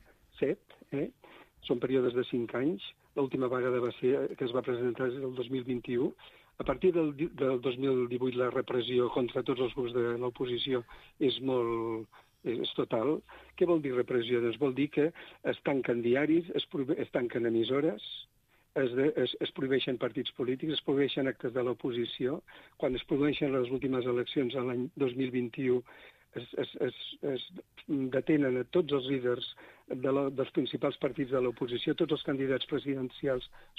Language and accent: Catalan; Balsareny, Catalonia, Spain; Jo sóc de Balsareny, com en Pere Casaldàliga, el vicepere.